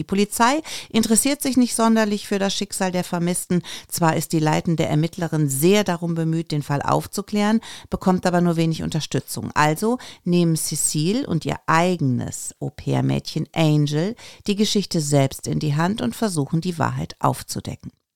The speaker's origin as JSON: {"language": "German", "town": "Nettetal", "region": "North Rhine-Westphalia", "country": "Germany", "said": "nach Nettetal, wo ich herkomme."}